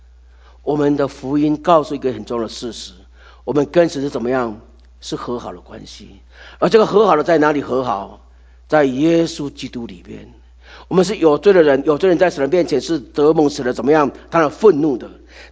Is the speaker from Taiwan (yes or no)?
no; China; 这不是像我们中国人说的什么盘古开天